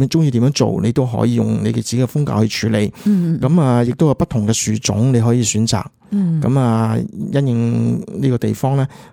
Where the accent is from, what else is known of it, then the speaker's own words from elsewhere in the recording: Guangdong, China; 我哋广东人中意种盆景嘅时候咧